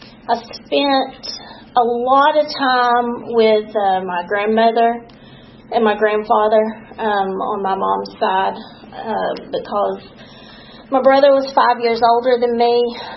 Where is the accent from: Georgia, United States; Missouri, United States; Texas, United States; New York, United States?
Georgia, United States; Dalton; moved away as an adult; I was born in Dalton, Georgia, in 1976. It's a town about 2 hours north of here, much smaller than Atlanta, of course. And I lived there all my life until May of last year when I moved here.